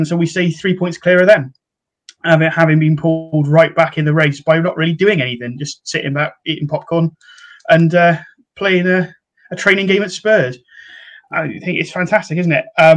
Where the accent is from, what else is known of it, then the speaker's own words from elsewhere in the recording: Wales, United Kingdom; But for myself, being Welsh, it's been quite a busy weekend with internationals.